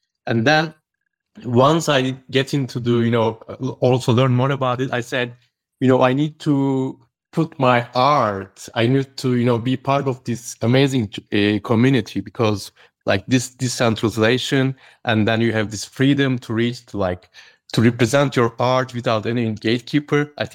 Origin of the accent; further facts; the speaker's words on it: Istanbul, Turkey; English is a second language; I'm from Istanbul, Turkey.